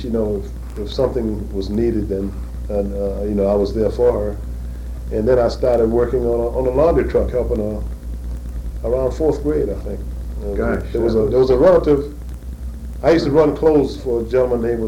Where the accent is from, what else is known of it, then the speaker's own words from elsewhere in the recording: Fernandina Beach, Florida, United States; But growing up in Old Town, in Fernandina period, I guess you might say, out in Old Town, it was a different atmosphere